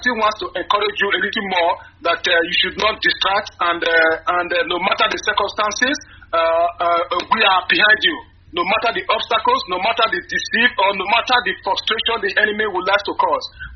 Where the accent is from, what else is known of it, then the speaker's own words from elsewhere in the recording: Benin City, Edo, Nigeria; now in Italy; Edo State, Igodomi, Igodomi.